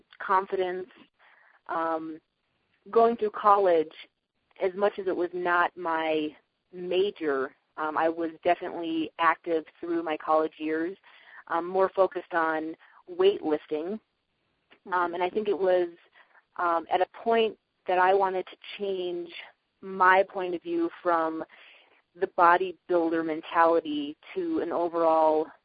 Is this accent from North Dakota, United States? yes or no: yes; Fargo, North Dakota, United States; I grew up in Fargo, North Dakota. I was an active kid.